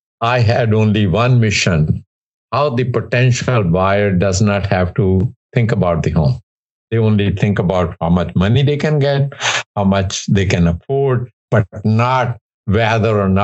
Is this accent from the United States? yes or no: no; India; just like I grew up in India, I had parents to guide me